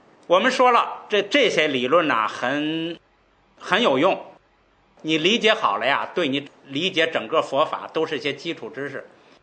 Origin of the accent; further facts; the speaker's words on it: China; 我们中国人就可以理解成是字儿。